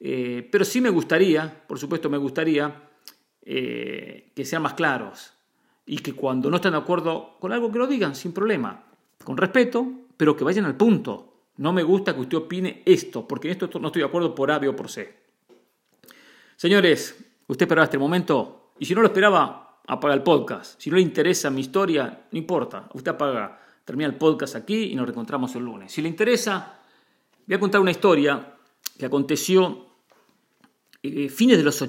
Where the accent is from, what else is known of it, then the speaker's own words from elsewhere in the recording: Mar del Plata, Buenos Aires Province, Argentina; moved away as an adult; Yo me fui de Argentina a los 22. Más o menos esa edad tenía. Fue en Mar del Plata.